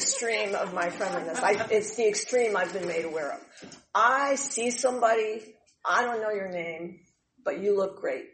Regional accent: Montana, United States; I grew up in Montana. We have reservations there.

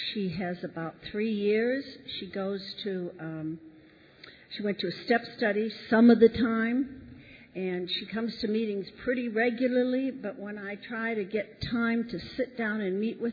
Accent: Dallas, Texas, United States; now in Memphis, United States; I'm from Memphis, Tennessee, really from Dallas, but I hang out in Memphis right now.

